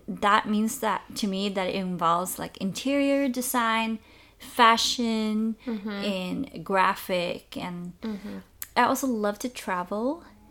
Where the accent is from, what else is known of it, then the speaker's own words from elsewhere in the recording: Sweden; We are, well, from two different countries from the beginning, you know. I'm from Sweden, and you're from the States.